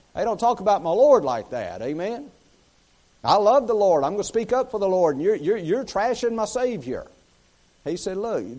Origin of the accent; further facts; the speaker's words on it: South Carolina, United States; And I say, no, we're from South Carolina. We're just on vacation.